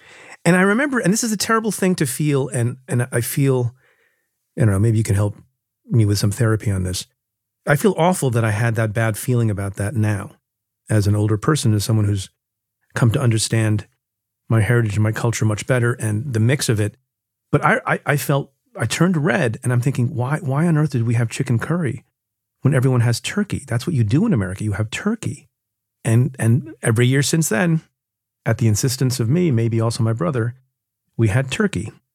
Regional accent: New Jersey, United States; I grew up in Jersey.

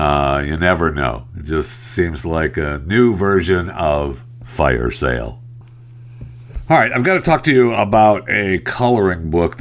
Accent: Saginaw, Michigan, United States; my hometown is Saginaw, Michigan. I was born in Saginaw, Michigan

